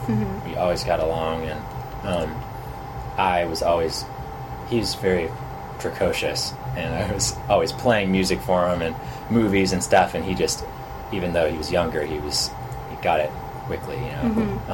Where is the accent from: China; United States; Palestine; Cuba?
United States; California; now in New York, United States; And I identify with that as, like, a human, because I'm a Californian and I have that kind of energy sometimes.